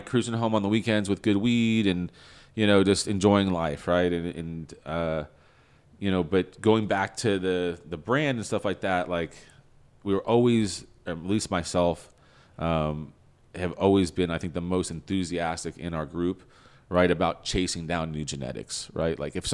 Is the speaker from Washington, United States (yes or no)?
no; San Fernando Valley, California, United States; like I grew up in the San Fernando Valley. I went to Humboldt because I wanted to go to where the best weed was for college.